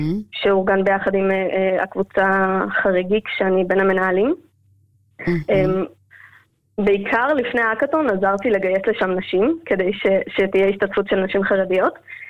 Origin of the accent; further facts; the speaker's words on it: Kfar Chabad, Central District, Israel; אז ככה, אני גדלתי בכפר חבד, כמו כולם הייתי אמורה ללמוד בסמינר ולהיות מורה.